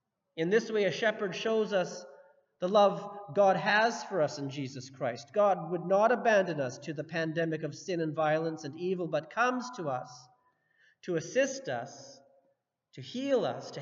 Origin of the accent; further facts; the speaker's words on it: Canada; partly because we're Canadian.